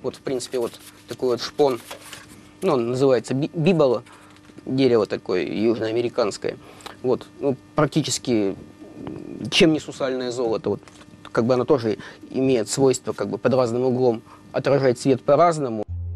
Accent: Kirov, Kirov Oblast, Russia; Сам я коренной уроженец Вятки. Все мои предки родились здесь.

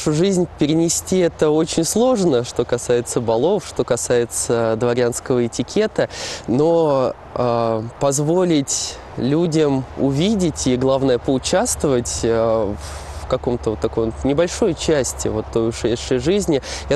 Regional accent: Rozhdestveno, Leningrad Oblast, Russia; Я родился здесь, в Рождественно. Здесь и учился, и здесь теперь и работаю.

